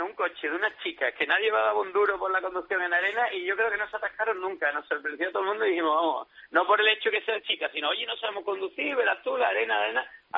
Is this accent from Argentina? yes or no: no; Seville, Andalusia, Spain; nosotros somos andaluces, los organizadores de Sevilla